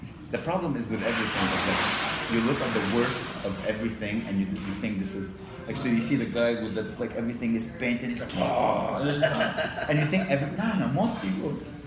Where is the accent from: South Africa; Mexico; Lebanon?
Lebanon; I grew up in Lebanon during war, you know.